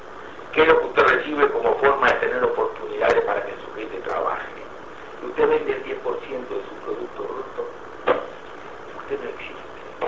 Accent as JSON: {"language": "Spanish", "country": "Uruguay", "said": "Todos crecimos, en Uruguay crecimos enormemente."}